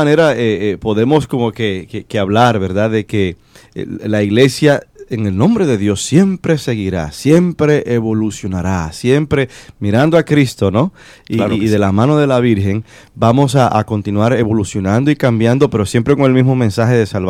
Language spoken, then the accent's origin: Spanish; Puerto Rico; now in United States; los puertorriqueños que estamos aquí en los Estados Unidos